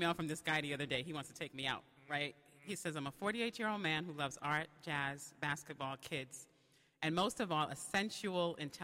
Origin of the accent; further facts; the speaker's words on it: Bahamas; also born or lived in New York; The Bahamas. But I came here from New York.